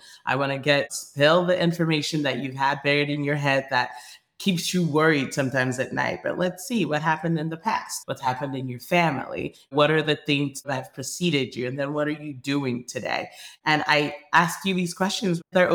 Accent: Nigeria; I grew up in Nigeria, and in Nigeria, we just didn't have as much access to, I guess, specialties and things like that.

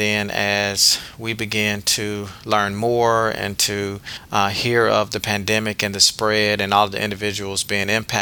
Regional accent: Mississippi, United States; went back to my home state of Mississippi to begin a career in healthcare and pharmacy.

